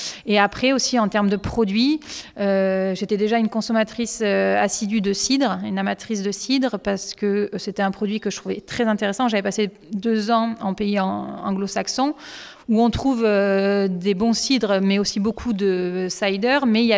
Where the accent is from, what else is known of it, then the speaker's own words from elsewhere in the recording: Montpellier, Occitanie, France; moi je suis montpelliéraine, j'ai grandi ici, même si mes origines sont aveyronnaises.